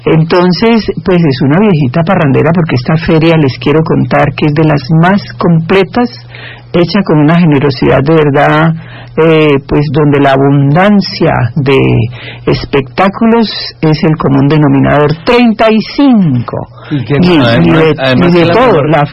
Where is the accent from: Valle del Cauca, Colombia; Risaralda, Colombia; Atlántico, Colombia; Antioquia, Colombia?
Valle del Cauca, Colombia; Cali; como caleños